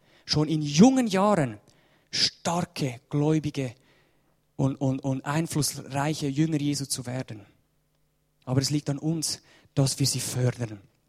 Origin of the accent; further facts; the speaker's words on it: Switzerland; Wir als Schweizer, wir haben auch diese Kultur.